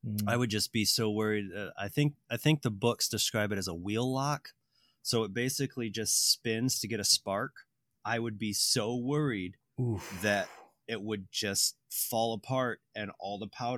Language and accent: English; United States; I know, to hear this, but I'm an American. So I've held, fired, and own firearms.